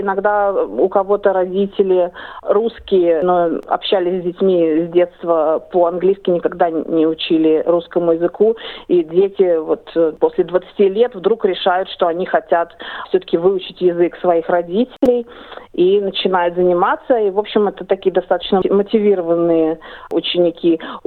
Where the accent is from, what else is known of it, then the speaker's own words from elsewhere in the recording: Saint Petersburg, Russia; moved away as an adult; now in Canberra, Australia; Когда я приехала сюда из Санкт-Петербурга в конце 2008 года, очень хотела преподавать русский язык, очень хотела поделиться рассказами о своей родине